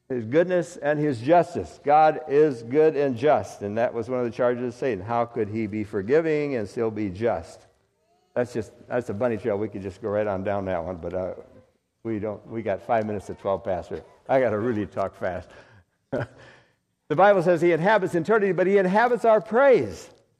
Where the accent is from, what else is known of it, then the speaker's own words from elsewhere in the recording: Minnesota, United States; I was raised in Minnesota, and you walk through the forest in the fall, and it's leaves, inches and inches of leaves.